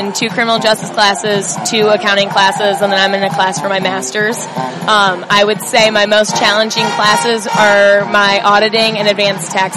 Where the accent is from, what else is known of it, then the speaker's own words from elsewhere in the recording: Toledo, Ohio, United States; Well, I'm from Toledo, so it's only 2 hours away.